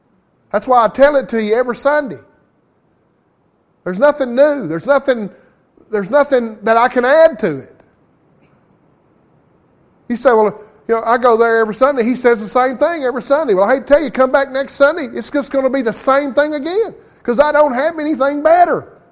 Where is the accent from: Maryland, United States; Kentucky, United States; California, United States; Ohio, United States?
Kentucky, United States; "We're from Kentucky."